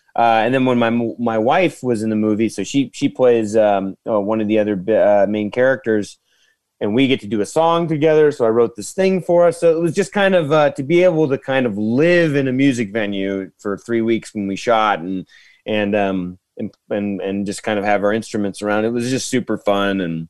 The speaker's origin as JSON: {"language": "English", "town": "Marysville", "region": "California", "country": "United States", "tie": "born or raised there", "said": "We're doing that in my hometown next month up in Northern California in Marysville, Yuba City. It's north of Sacramento."}